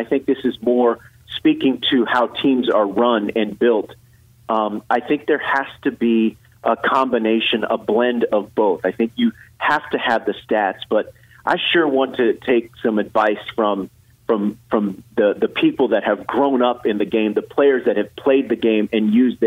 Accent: Houston, Texas, United States; I remember, look, I grew up in the 70s, and, you know, growing up in Houston, at the time, the Astros were a National League city.

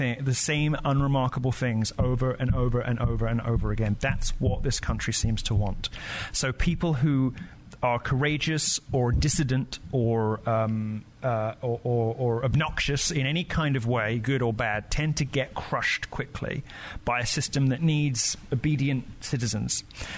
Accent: United Kingdom; I know, but I'm so British. I hate self-promotion.

